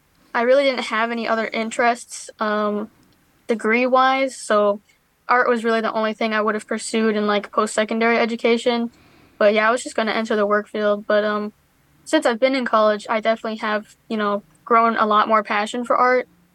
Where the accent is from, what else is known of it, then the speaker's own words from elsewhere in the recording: Lake Station, Indiana, United States; I was born and raised in Lake Station, Indiana, so very close to where IUN's campus is.